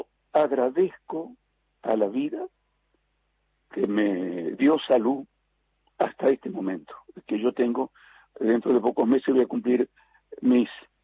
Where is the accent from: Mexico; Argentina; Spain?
Argentina; Buenos Aires; born there; y de mamá correntina. Mi papá y mi mamá hablaban guaraní. Yo no hablé guaraní, yo nací en Buenos Aires, pero yo soy correntino de sangre.